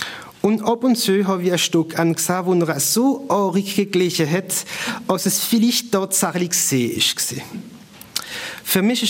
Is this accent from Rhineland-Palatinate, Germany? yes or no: yes; Rhineland-Palatinate, Germany; ich bin nicht am Rhein groß geworden. Ich komme von einem Dörfel auf der Windstraße, ein Winzerdorf also